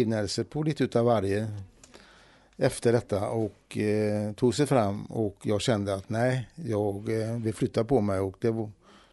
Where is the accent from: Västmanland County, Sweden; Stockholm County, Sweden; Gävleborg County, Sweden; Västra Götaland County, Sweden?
Västra Götaland County, Sweden; Herrljunga; Och den ligger närmare Od i Herrljunga kommun, där jag kommer ifrån. Så att det var som ung pojk och lyssnade på henne.